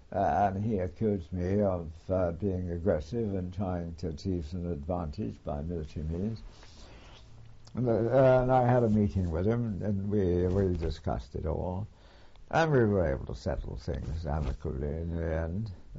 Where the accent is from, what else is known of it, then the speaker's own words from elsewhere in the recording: United Kingdom; As a British officer, I've been used to this sort of thing from the time I joined.